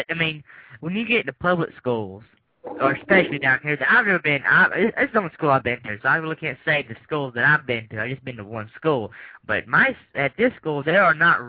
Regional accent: Taylorsville, Illinois, United States; born there; I'm glad I was born in Taylorsville.

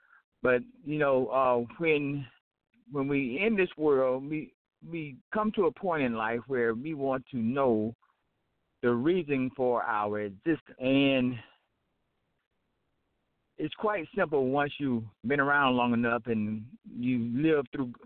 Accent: Atlanta, Georgia, United States; My hometown actually is Atlanta

